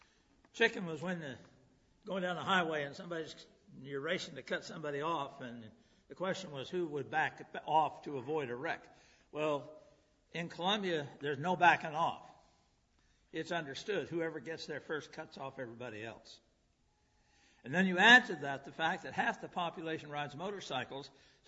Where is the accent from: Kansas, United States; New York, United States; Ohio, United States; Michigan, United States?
Michigan, United States; And I love that. I'm from Michigan.